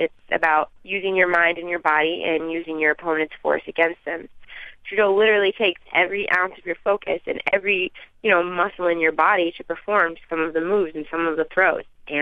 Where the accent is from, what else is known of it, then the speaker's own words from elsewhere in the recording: United States; And not only did I win, but I'm the first from the United States to ever win.